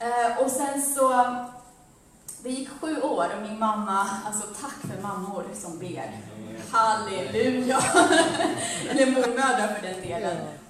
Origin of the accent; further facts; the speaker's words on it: Uppsala, Uppsala County, Sweden; also born or lived in Ethiopia; Jag är född i Etiopien, men min familj flyttade till Uppsala när jag var 6 år. Så jag är uppvuxen i Uppsala. Och sen så, jag blev kristen när jag var väldigt ung.